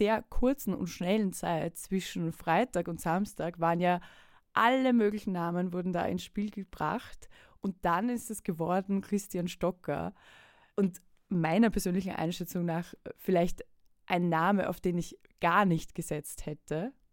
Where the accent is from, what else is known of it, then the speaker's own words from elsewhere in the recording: Wiener Neustadt, Lower Austria, Austria; Als groß geworden in Wiener Neustadtbezirk kennt man den